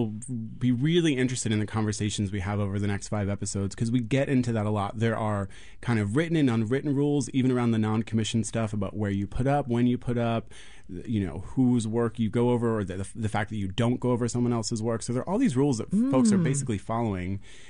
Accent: Philadelphia, Pennsylvania, United States; I grew up in Philadelphia walking around. I walk everywhere.

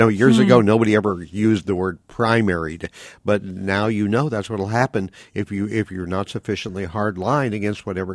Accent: Oklahoma City, Oklahoma, United States; I ran into that because I'm from Oklahoma City, and Oklahoma City is a pretty good-sized city, and I'm a completely urban guy.

